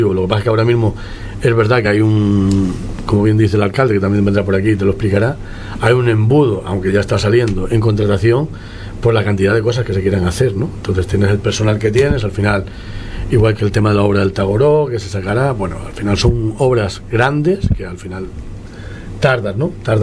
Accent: Morro Jable, Canary Islands, Spain; aunque soy majorero de no nacido, pero sí criado en Morrojable, esto es vida.

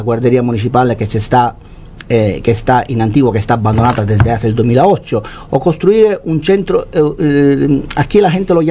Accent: Italy; Spanish is a second language; now in Fuerteventura, Spain; Yo soy extranjero, también, pero me siento un majorero adquirido, vivo en Fuerteventura desde hace 13 años, que quiere denigrarme, dice tú eres italiano

